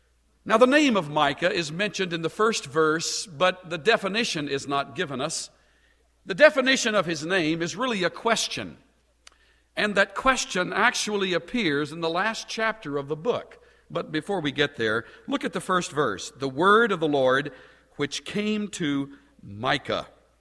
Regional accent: El Campo, Texas, United States; I personally find my original roots in Texas, and my hometown was El Campo.

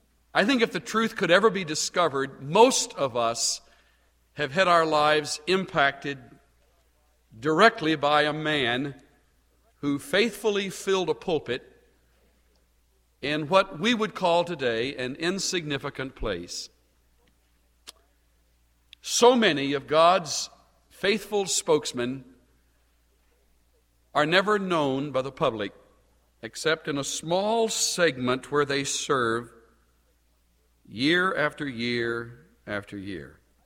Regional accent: El Campo, Texas, United States; I personally find my original roots in Texas, and my hometown was El Campo.

